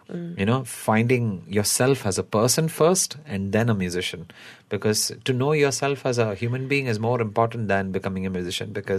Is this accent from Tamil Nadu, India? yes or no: yes; Chennai, Tamil Nadu, India; because I moved from Chennai